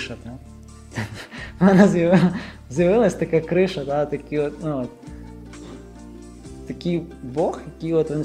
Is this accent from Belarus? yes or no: yes; Brest, Brest Region, Belarus; і сам я з Бреста, а батьки мали свій бізнес